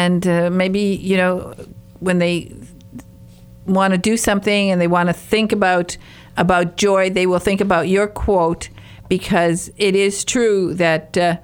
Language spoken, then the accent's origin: English; Calumet, Michigan, United States; I was from the Upper Peninsula of Michigan. I don't know. It's funny. Actually, we did have a theater. We had a theater in Calumet, Michigan.